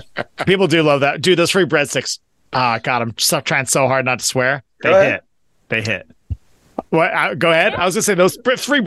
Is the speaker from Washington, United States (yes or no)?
yes; Shoreline, Washington, United States; Growing up in Shoreline, there's an Arby's on the corner of 205th and Aurora